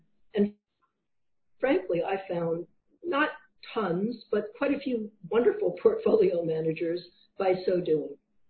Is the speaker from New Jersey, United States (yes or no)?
yes; New Jersey, United States; But as wonderful as growing up in the Shore area of New Jersey was, it was also a time of social unrest, a time of really great prejudice, and it often hit close to home.